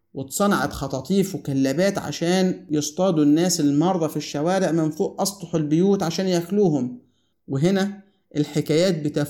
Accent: Egypt; وإحنا كمصريين عندنا مثل بيقول محدش بيموت من الجوع

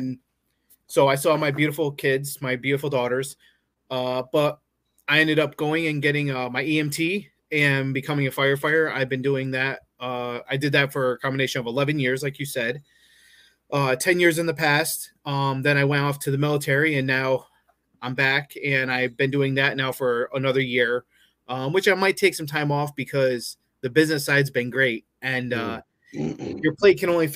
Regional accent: Schenectady, New York, United States; So I was born in a wonderful place, and I say that sarcastically, Schenectady, New York. Although it's not that bad as I make it out to be, it wasn't a fun place to live.

